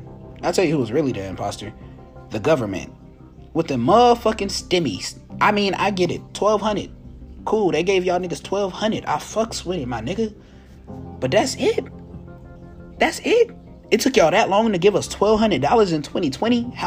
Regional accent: Tennessee, United States; Except I'm actually from Tennessee.

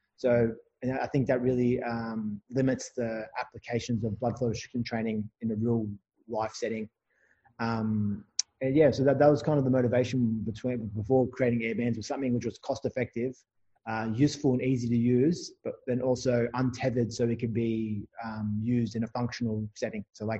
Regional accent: Australia; I am an Australian physiotherapist.

